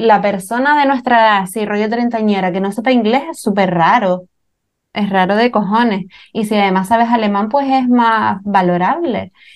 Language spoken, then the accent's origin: Spanish; Canary Islands, Spain; Los canarios, o sea... El apodo de Aplatanado, lo siento mucho, pero sí somos